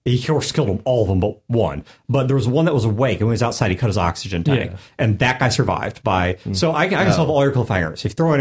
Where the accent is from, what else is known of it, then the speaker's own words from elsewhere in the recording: St. Louis, Missouri, United States; We are all from St. Louis. We are actually recording right now in St. Peter's, but everyone on the mics either is living in or has recently lived in St. Louis County or the St. Louis metro area.